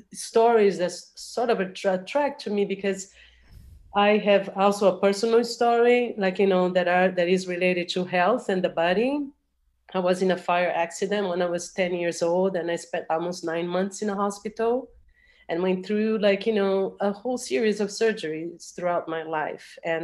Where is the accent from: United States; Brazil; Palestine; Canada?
Brazil; English is a second language; which is something that also came from my background growing up in Brazil.